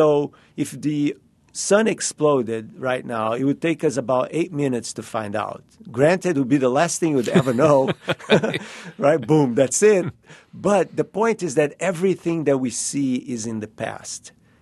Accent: Rio de Janeiro, Brazil; I grew up in Rio

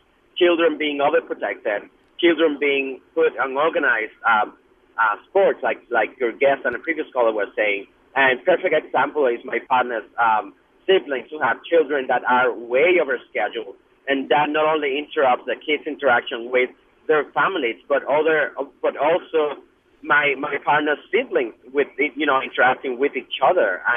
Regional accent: Puerto Rico; when I grew up in Puerto Rico, in the center of the city

